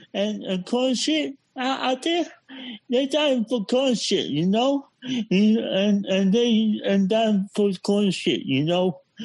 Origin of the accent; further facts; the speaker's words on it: Mississippi, United States; H-Town. But I'm from Mississippi.